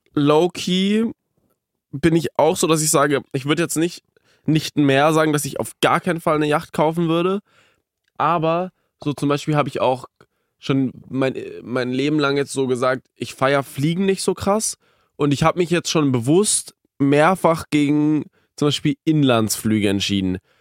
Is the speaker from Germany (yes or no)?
yes; Karlsruhe, Baden-Württemberg, Germany; Ja, ich war natürlich in meiner Heimat Karlsruhe